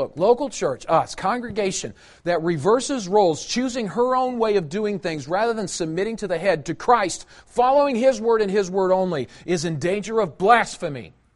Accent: Belton, Missouri, United States; Growing up in Belton, Missouri.

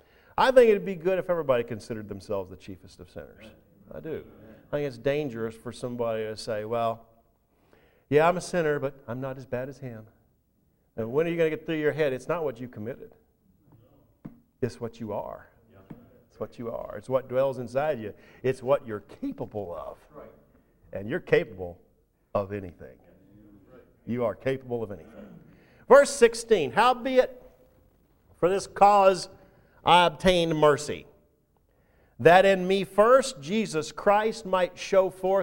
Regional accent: Texas, United States; Yeah, I feel persecuted because I'm from Texas and I'm up here. And I have a funny accent and, you know, when are people going to finally understand me?

